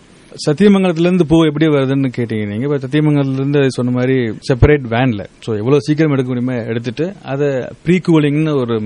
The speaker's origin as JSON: {"language": "Tamil", "town": "Dindigul", "region": "Tamil Nadu", "country": "India", "tie": "born or raised there", "lives_now": "Coimbatore, India", "said": "என்னுடைய சொந்த ஊர் திண்டுக்கல்."}